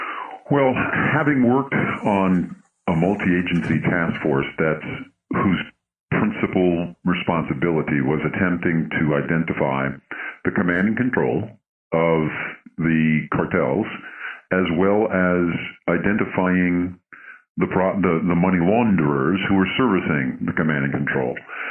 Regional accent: New York, United States; So I'm originally from New York.

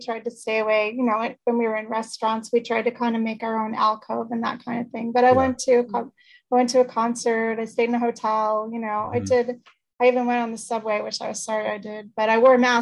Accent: New York, United States; I don't know whether I grew up in New York. I grew up along the west side of the Hudson River.

